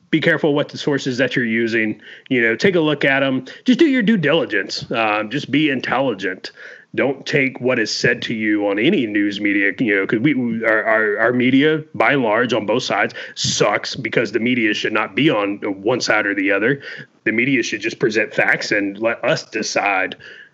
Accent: Florida, United States; growing up in North Florida, like the local news was at 6 with Frank Ranicki, you know, in Tallahassee.

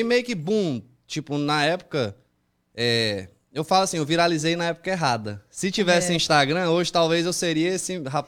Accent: Maranhão, Brazil; maranhense

